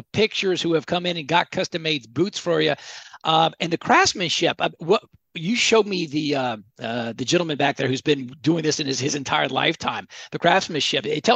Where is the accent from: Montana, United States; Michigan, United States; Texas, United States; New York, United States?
Texas, United States; because listen, I'm a Texan, but I really don't have the hat.